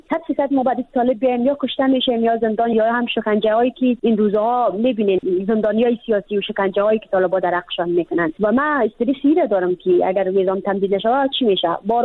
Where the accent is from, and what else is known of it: Badakhshan, Afghanistan